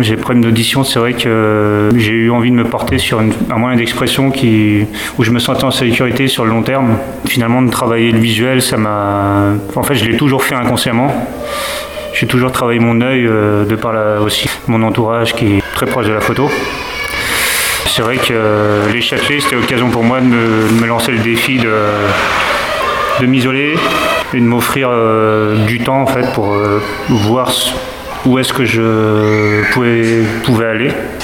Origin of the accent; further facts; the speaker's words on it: Tours, Centre-Val de Loire, France; now in Alençon, France; Alors moi je viens de Tours, je suis sur Alençon